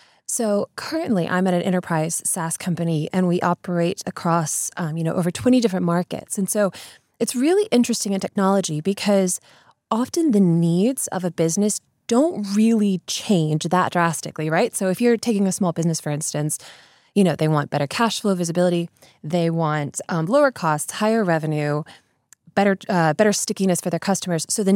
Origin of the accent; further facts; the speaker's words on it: United States; as an American, the word school run doesn't even exist in the US.